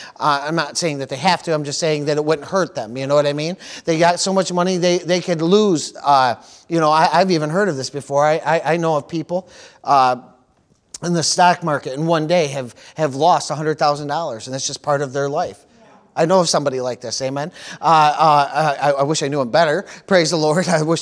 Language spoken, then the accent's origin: English; Jamestown, New York, United States; You know, I grew up in Jamestown, New York, and Jamestown, New York was kind of centrally located.